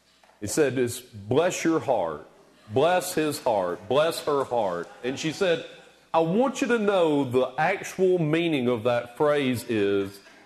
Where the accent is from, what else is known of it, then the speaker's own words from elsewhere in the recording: Oneonta, Alabama, United States; I, you know, have grown up in the church, in a Methodist church in Oneonta, Alabama, my hometown growing up